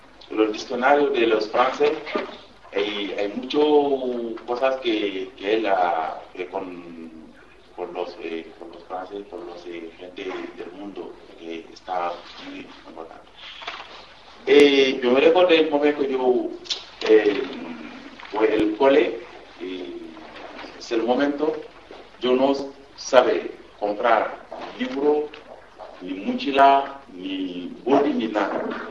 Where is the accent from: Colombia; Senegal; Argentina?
Senegal; Dakar; born there; Spanish is a second language; Yo nací en el capital, en Dakar, yo vivo con mi abuela, está en una ciudad, se llama Mur. Es el ciudad de los turistas